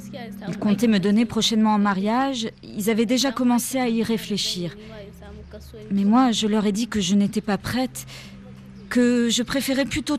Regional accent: Filingué, Tillabéri, Niger; Je viens de la région de Filingué. J'ai 16 ans.

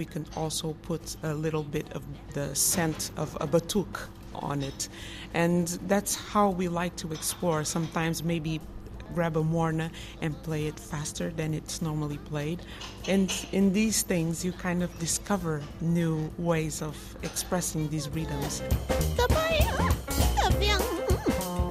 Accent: Portugal; born or raised there; also born or lived in Europe

